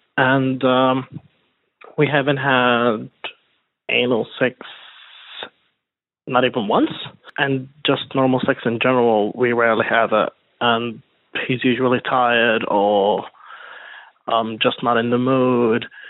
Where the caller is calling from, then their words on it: Sydney, New South Wales, Australia; I'm calling you from Sydney.